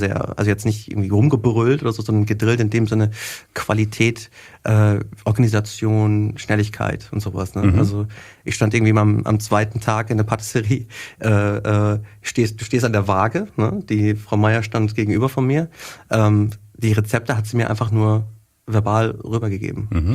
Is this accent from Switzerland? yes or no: no; Wetter, Germany; sodass ich bei uns zu Hause quasi in Wetter, wo ich herkomme, im Krankenhaus habe ich das gemacht